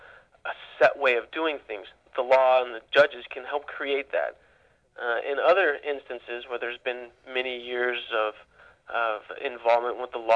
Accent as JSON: {"language": "English", "town": "Ukiah", "region": "California", "country": "United States", "tie": "born or raised there", "also_born_or_lived": "East Coast"}